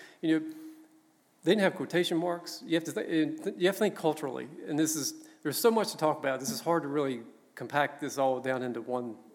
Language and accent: English; United States; It's something that I think is hard to recognize as an American. We don't, as Americans, we have lost touch with the culture from which the Bible came from.